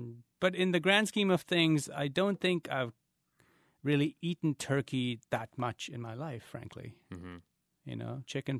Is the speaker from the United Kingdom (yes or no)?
no; India; now in United States; I'm a first-generation immigrant, and I came from India, and so I'm in my 33rd year in this country